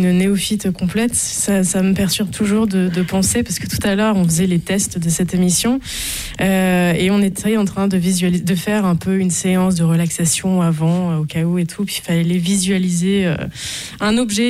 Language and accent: French; Auvergne-Rhône-Alpes, France; n'étant pas de la région, pour ma part, en tout cas, moi, je suis de Haute-Savoie